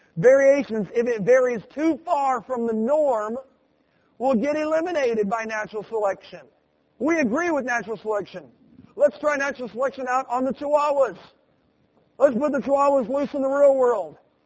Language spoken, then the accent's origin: English; Illinois, United States; born there; But I was born in Illinois, corn country, and they got a lot of different kinds of corn.